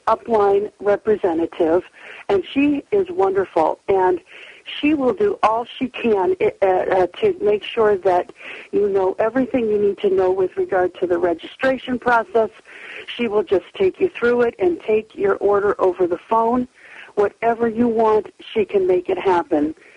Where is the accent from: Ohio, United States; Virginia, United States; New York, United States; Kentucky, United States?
Ohio, United States; Cleveland; Yes, I am originally from Cleveland